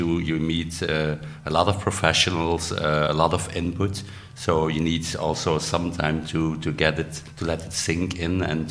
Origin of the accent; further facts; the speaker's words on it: Belgium; English is a second language; I'm from Belgium and I have a PhD in economics